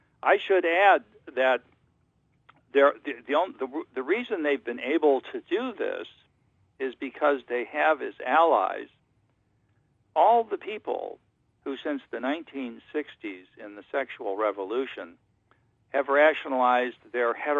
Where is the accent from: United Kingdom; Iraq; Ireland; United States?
Ireland; Now that hurt. I'm Irish, and you got me on that one.